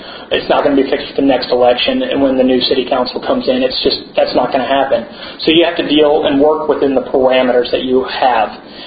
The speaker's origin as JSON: {"language": "English", "town": "Houston", "region": "Texas", "country": "United States", "tie": "born or raised there", "said": "I'm not just a native Houstonian, I'm a native of District A. I was born and raised in District A, went from elementary school through high school in District A."}